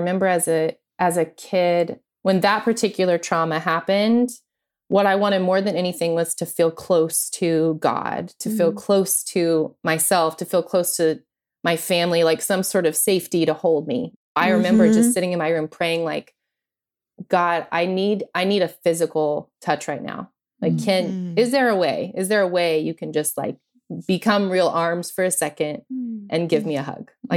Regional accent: Oklahoma, United States; born there; also born or lived in New Mexico / Missouri; And so I was born in Oklahoma and we moved back and forth from Oklahoma to New Mexico multiple times. And then we ended up in Missouri, in this very small conservative town in Missouri.

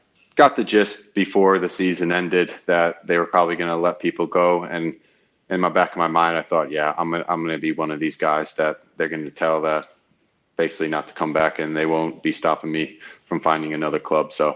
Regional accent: United States; that's a really big honor for me, especially being American and everything

